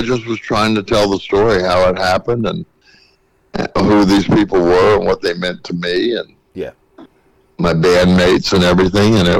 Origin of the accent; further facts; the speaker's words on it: the South, United States; because it was tough growing up in the South because of some of the like racial stigmas